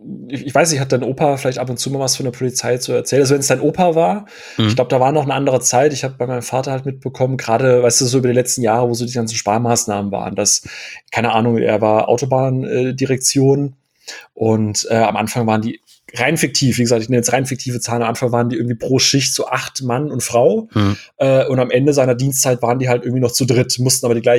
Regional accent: Karlsruhe, Baden-Württemberg, Germany; born there; ich komme hier ursprünglich gebürtig aus Karlsruhe und wurde da auch ein, zwei Mal angehalten.

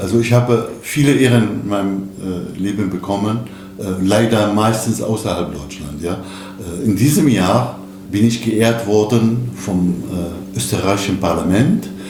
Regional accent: Damascus, Damascus Governorate, Syria; ich habe ihm gesagt, ich komme aus Damaskus.

